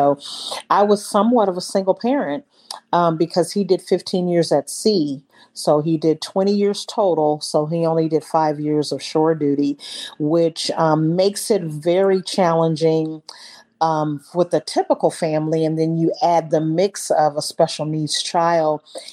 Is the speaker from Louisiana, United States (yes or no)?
no; California, United States; We live in the great state of Texas, but I'm originally from California.